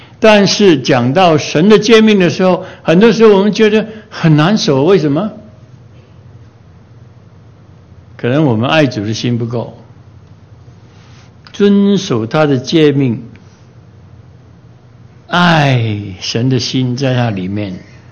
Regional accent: China; 我们中国人的爱字是非常非常有意义的

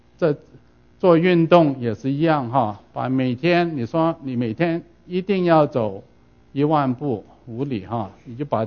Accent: Guangdong, China; 中国人很尤其是我们广东人哈很喜欢吃咸的东西

